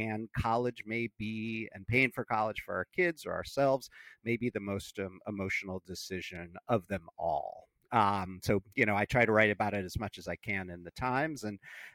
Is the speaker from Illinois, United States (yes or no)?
yes; Chicago, Illinois, United States; So I grew up in Chicago, oldest of three kids, went to the Francis W. Parker School, a progressive private school there.